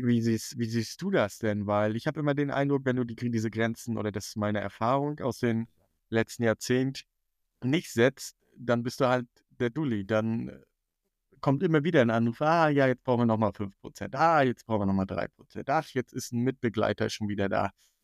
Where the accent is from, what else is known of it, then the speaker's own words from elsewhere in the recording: Northern Germany, Germany; Ich bin Norddeutscher